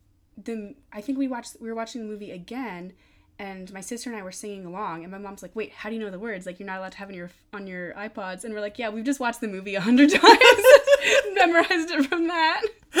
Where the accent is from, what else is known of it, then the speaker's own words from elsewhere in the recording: Maine, United States; And I am from Maine, and it was going to be in Maine last November.